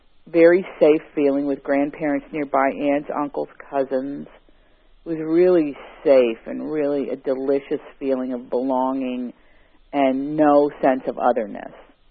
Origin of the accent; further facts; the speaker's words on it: Big Stone Gap, Virginia, United States; I came from a place, you know, 6 years old, and 6 years old is really great because you can really remember stuff. And I did not want to move down to Virginia